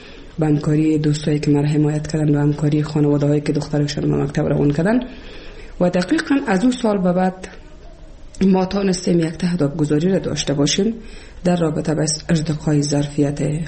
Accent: Kabul, Afghanistan; also born or lived in Shibar; در سال 1356 در یک خانواده روشن فکر من در ولایت کابل به دنیا آمدم و تحصیلات خودم در کابل و پایان رسادم تا صنف 12

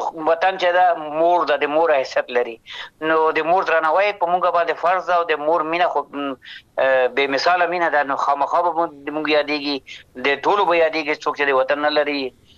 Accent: Afghanistan; born there; وطن کې مو ژوند هلته پیدا شوي یو، لوی شوي یو، خاپوړې مو کړي دي، درس تعلیم مو ویلی ده،

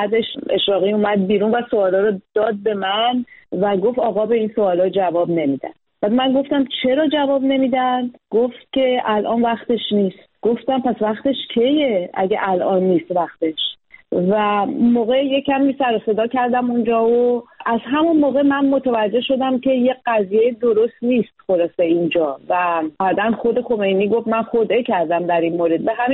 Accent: Tehran, Tehran Province, Iran; born there; من متولد تهران هستم.

